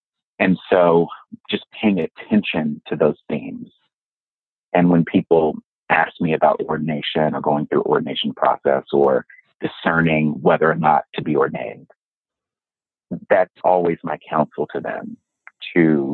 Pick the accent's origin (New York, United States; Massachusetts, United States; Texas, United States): Texas, United States; Fort Worth; going to a gospel music workshop on by Dr. Margaret DeRoe in Fort Worth, Texas, my hometown, with my grandmother.